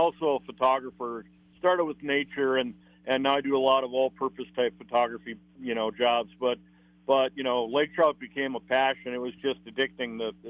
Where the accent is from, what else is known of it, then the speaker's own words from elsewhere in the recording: La Crosse, Wisconsin, United States; born there; Oh, I was born in La Crosse, Wisconsin in the Lombardi era